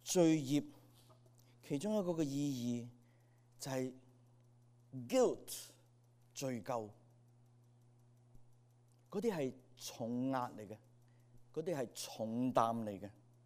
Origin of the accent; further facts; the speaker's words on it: Hong Kong; 所以希伯来人跟我们东方人一样，如果你不肯饶恕一个人，我们香港人说什么？